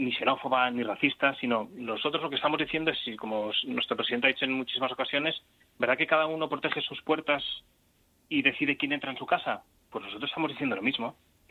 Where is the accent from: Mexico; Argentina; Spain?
Spain